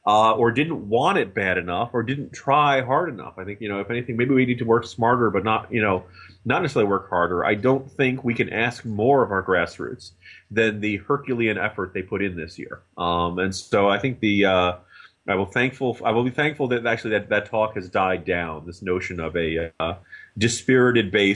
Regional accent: Metuchen, New Jersey, United States; on my hometown, Metuchen, New Jersey, they used to have the last high school football game of the year. And every year it was a tradition of Metuchen.

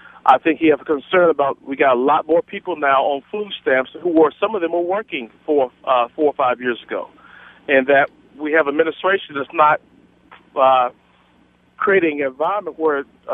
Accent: Alabama, United States; Growing up in Alabama, the liberal progressive philosophy was always in my ear. That's all I heard.

